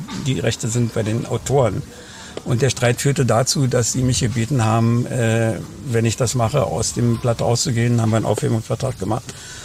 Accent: Berlin, Germany; accent: Berlin

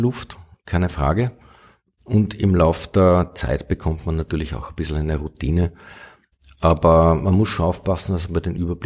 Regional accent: Raab, Upper Austria, Austria; born there; ich bin gebürtig aus dem Innviertel und zwar aus dem Bezirk Scherding aus Raab.

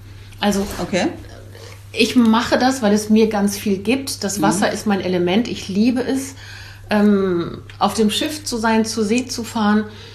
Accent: Belgium; born there; Ich bin gebürtige Belgierin, 59 Jahre alt

